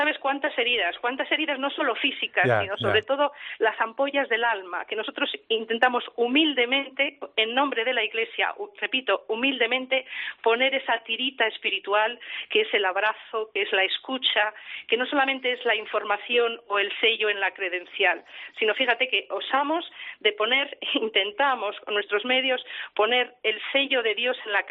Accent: Palencia, Castile and León, Spain; y yo soy de Palencia con la P.

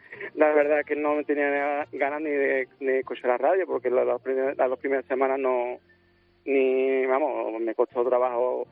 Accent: Marchena, Andalusia, Spain; en la Feria de Marchena, en mi pueblo, en Sevilla.

